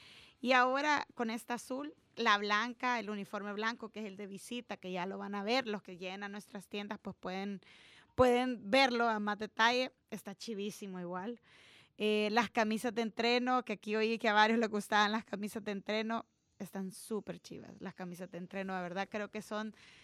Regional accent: El Salvador; nosotros como salvadoreños

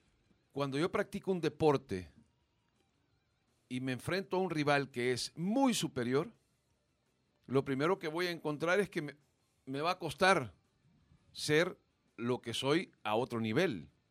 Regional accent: El Salvador; aunque nos duela como salvadoreños

